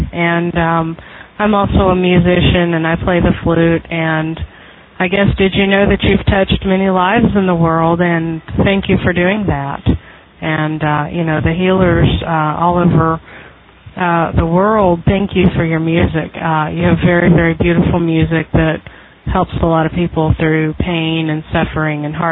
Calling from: Michigan, United States; Hi there. … I am from Michigan

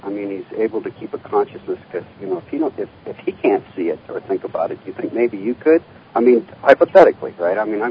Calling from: Portland, Oregon, United States; I'm calling from Oregon, Portland, Oregon.

